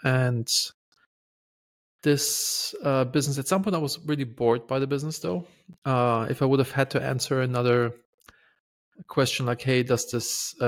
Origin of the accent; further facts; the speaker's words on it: Germany; also born or lived in Los Angeles; now in Bodrum, Turkey; I'm originally from Germany. I lived in Los Angeles for 8 years, and now we are in Bodrum, Turkey for 7 years.